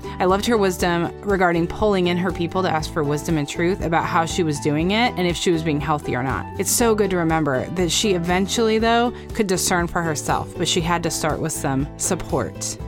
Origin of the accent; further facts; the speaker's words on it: Arizona, United States; Maybe it's because I'm from Arizona, but I always think of how the Grand Canyon was carved by water.